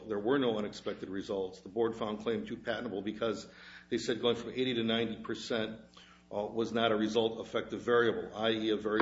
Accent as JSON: {"language": "English", "region": "Wisconsin", "country": "United States", "said": "I am from Wisconsin, by the way"}